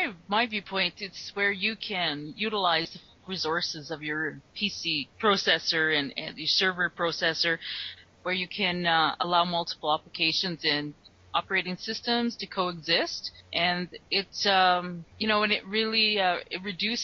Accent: Calgary, Alberta, Canada; I'm from Calgary, Alberta, Canada.

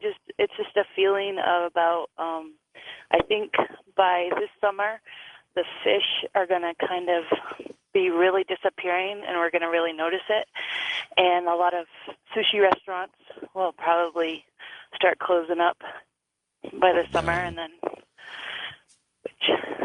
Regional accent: Albuquerque, New Mexico, United States; I'm from Albuquerque.

